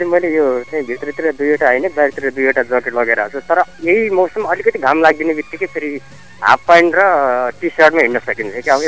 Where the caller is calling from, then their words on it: Nepalgunj, Lumbini Province, Nepal; म नेपालगञ्ज गणेशपुरबाट